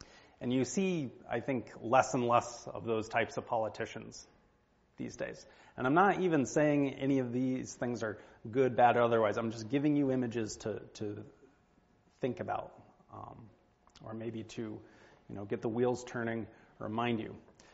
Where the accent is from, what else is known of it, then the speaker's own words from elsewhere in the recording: East Coast, United States; I was raised on the East Coast, so I was somewhat near Virginia, for whatever that's worth.